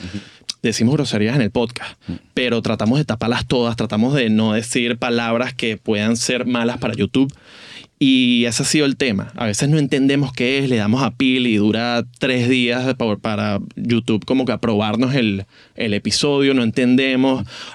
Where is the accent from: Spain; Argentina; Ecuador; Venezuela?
Venezuela; Valencia, Carabobo; Mi niñez sucede en Valencia con una familia árabe.